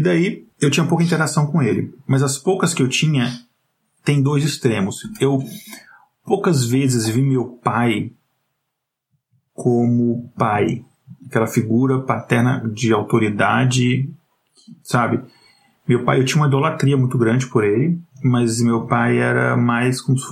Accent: Janaúba, Minas Gerais, Brazil; born there; que é a cidade, de fato, onde eu nasci, em Janaúba, que é um pouco mais ao norte de Minas, ou quando eu ficava em Montes Claros, que é onde morava meu avô e minha avó

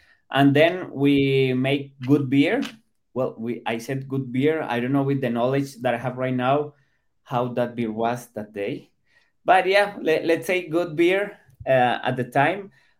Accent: Colombia; now in Costa Rica; I'm from Colombia, right? I have lived in Costa Rica my half of life. So I have the two citizens, but I'm from Colombia.

